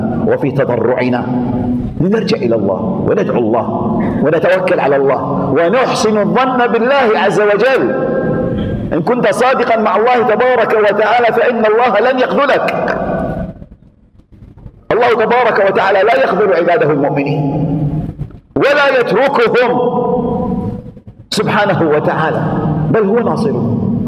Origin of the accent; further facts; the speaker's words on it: Kuwait; أن يحفظ بلدنا الكويت